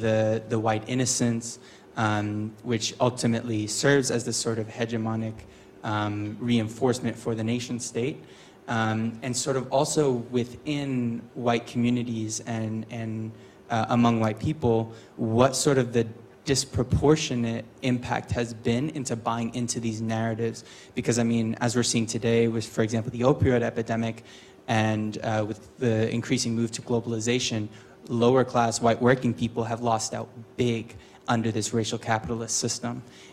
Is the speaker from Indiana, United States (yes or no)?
no; Atlanta, Georgia, United States; I'm from Atlanta, Georgia, and I study economics.